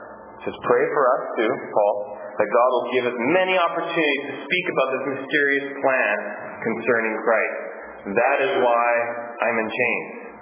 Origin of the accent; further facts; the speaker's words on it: Nanaimo, British Columbia, Canada; I remember when I came back from Bible college one summer to Nanaimo, I went to pick up my younger brother from one of the elementary school that I used to attend as a young boy.